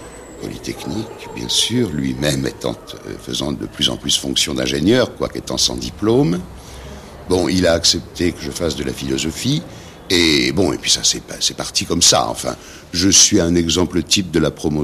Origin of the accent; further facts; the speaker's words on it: Paris, Île-de-France, France; Moi, je suis parisien. J'appartiens à la petite bourgeoisie, une petite bourgeoisie qui a un peu progressé.